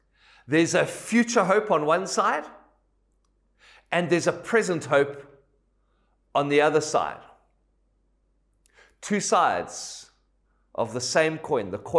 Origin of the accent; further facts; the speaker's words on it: Cape Town, Western Cape, South Africa; Growing up in Cape Town, I can remember going to the Cape Town Castle for like tour excursions.